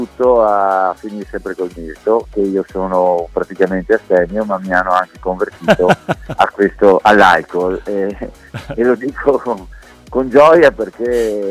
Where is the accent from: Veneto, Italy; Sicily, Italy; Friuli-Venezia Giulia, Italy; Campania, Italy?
Veneto, Italy; io sono veneto, quindi non è che, però siamo sempre un po' più restia.